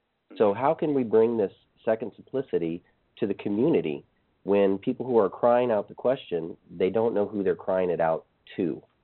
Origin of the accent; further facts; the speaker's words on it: Texas, United States; I'm from Texas.